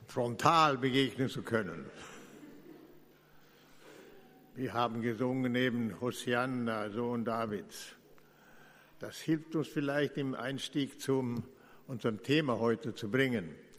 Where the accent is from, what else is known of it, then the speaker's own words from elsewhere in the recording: Lucerne, Switzerland; als ich zu meiner Heimatstadt in Luzern fahre